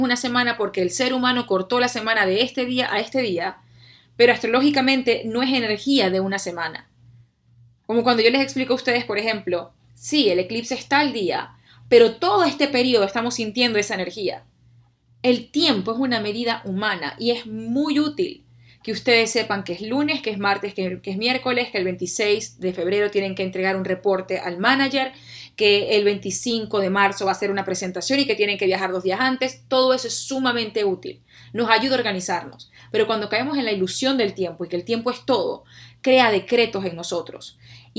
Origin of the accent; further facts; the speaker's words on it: Venezuela; como dicen en mi país Venezuela, de pana